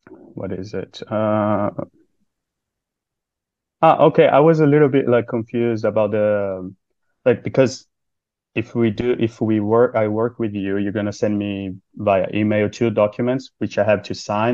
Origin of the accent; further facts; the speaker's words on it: Brazil; now in Japan; But I come from Brazil, you know, totally different background.